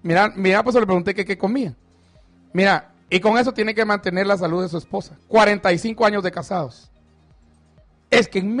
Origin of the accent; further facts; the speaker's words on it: Chimaltenango, Guatemala; El hospital de Chimaltenango, doctores del hospital de mi pueblo, me mandaron a contar, ellos.